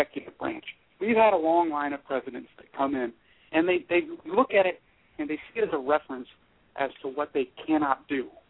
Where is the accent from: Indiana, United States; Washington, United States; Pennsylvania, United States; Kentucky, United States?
Washington, United States; now in Fort Hood, United States; I don't have any roots in Tennessee myself. I'm from Washington State, but I'm stationed at Fort Hood, Texas.